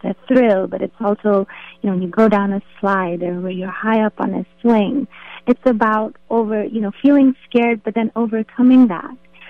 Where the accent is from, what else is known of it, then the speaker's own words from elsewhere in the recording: Pakistan; my own memories of growing up in Pakistan and playing in playgrounds in Pakistan.